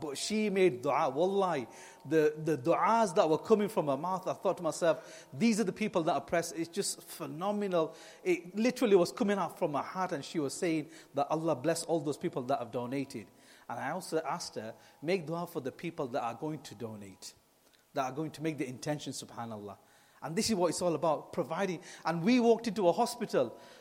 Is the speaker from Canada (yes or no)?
no; United Kingdom; I said, I'm from Britain.